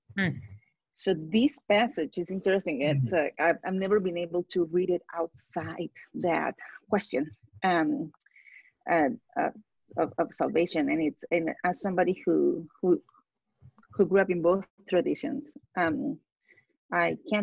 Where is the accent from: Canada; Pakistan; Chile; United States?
Chile; because I grew up in Chile, as many of you know, and when I was a child